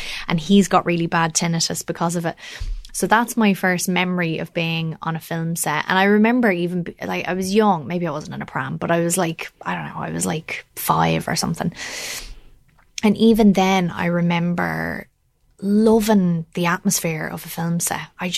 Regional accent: Ireland; I'd used my own accent in the Grand Budapest Hotel, but I'd never helped to bring to life a sort of stereotypical Irish experience, which millions and millions of us have gone through for a very, very long time.

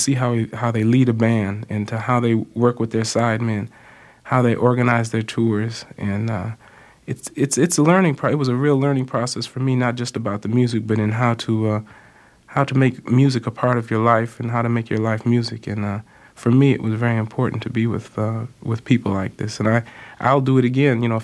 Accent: Cleveland, Ohio, United States; now in Chicago, United States

